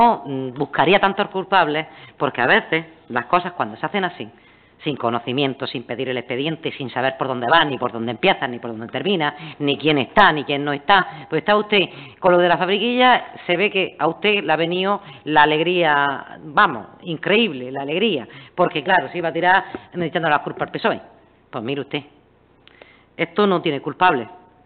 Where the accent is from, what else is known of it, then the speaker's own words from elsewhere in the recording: Níjar, Andalusia, Spain; porque soy de Níjar, no como algunos que vienen de Barcelona, a darnos lecciones.